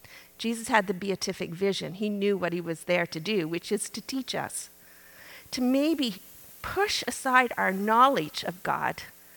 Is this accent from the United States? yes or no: no; Dartmouth, Nova Scotia, Canada; I grew up in Dartmouth, Nova Scotia